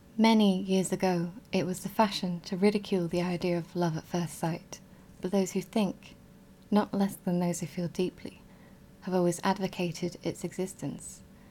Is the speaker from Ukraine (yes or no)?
no; England, United Kingdom; I'm from England. I'm from the north. I'm not saying any more than that.